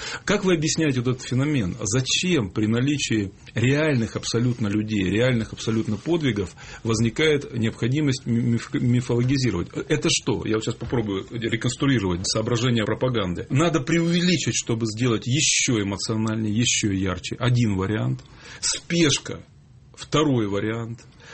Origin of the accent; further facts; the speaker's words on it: Altai Krai, Russia; я рос на Алтае. И в маленьком городке, и в средней школе. Рядом с нами была, был такой городок, но сейчас есть город Горняк на границе Алтайского края и Казахстана.